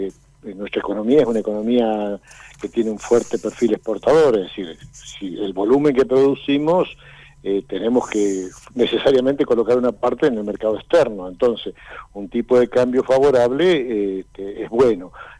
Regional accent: Argentina

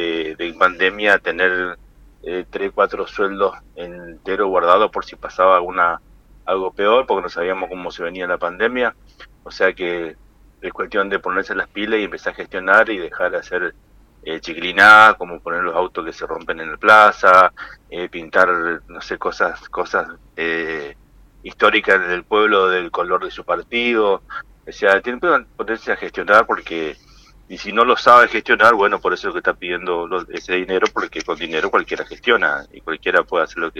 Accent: Santo Tomé, Corrientes, Argentina; now in Buenos Aires, Argentina; que amo mi pueblo, y como siempre dije, Santo Tomé está primero.

